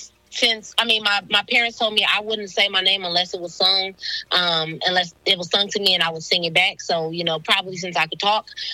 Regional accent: Grand Rapids, Michigan, United States; You know, I'm from Grand Rapids, so I'm excited to sprinkle in a little 616 to y'all.

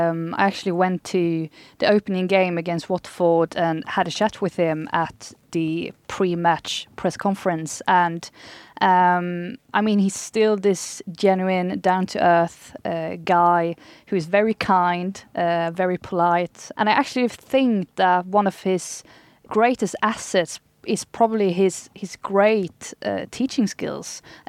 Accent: southern Sweden, Sweden; I'm actually from the southern part of Sweden, so my accent is not very good for this.

